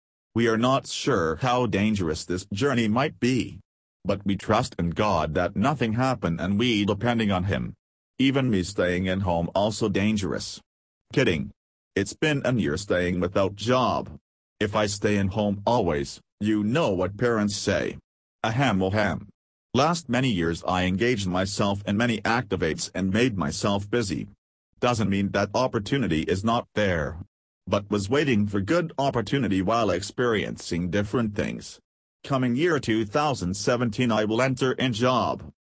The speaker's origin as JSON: {"language": "English", "country": "India", "second_language": "English", "said": "As an Indian I always feel, I must travel places in India before travel to outside country."}